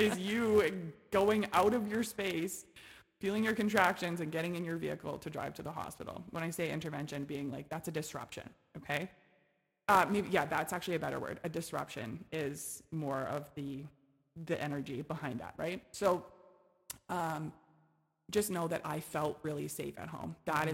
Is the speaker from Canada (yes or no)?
yes; Kelowna, British Columbia, Canada; born there; I was born in Kelowna General Hospital, and so was my brother.